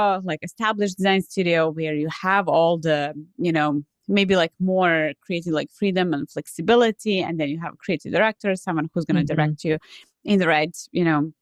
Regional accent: Serbia; I'm originally from Serbia, and in Serbia, we don't really have like a high school.

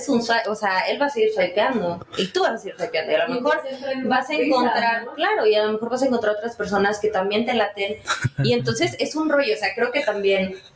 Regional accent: Mexico City, Mexico; nosotros que somos de la Ciudad de México

